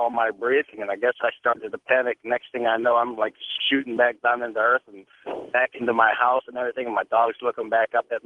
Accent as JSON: {"language": "English", "town": "Pittsburgh", "region": "Pennsylvania", "country": "United States", "said": "I'm from Pittsburgh, so I saw Pittsburgh"}